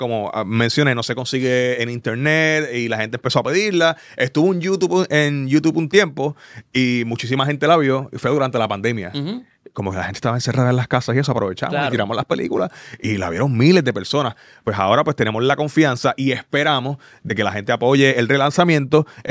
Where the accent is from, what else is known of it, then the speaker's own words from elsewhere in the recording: Mayagüez, Puerto Rico; Porque también vengo de un residencial. Yo me crié en Villa de Mayagüez.